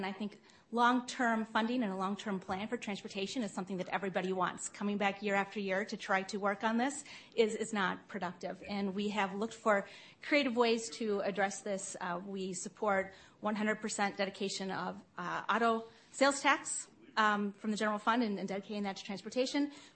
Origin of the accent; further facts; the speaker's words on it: Coon Rapids, Minnesota, United States; now in Blaine, United States; I am almost a lifelong resident of Anoka County. I grew up in Coon Rapids. I live in Blaine now.